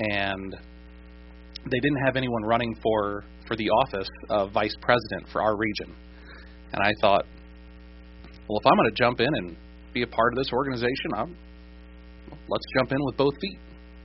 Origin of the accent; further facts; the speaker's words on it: Logansport, Indiana, United States; which I grew up in Logansport.